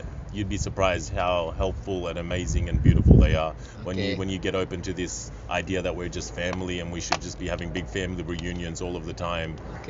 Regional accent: Australia; I'm an Australian Pakistani who was a full-time poet.

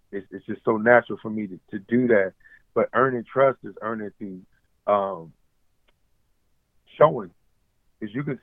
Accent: Philadelphia, Pennsylvania, United States; I'm from South Philly.

